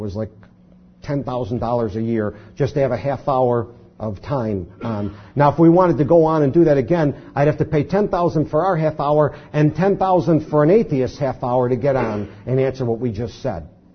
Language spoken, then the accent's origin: English; Buffalo, New York, United States; You know, that's just the way I grew up. I grew up in Buffalo, city folk.